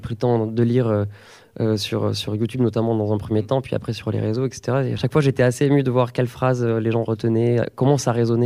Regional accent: Tarbes, Occitanie, France; je suis né à Bagnères-de-Bigorre, faut pas les vexer, mais j'ai grandi à Tarbes.

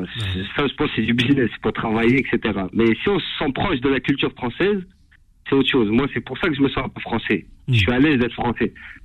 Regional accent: Algeria; born there; moi, je me sens pleinement français, malgré que je suis né en Algérie.

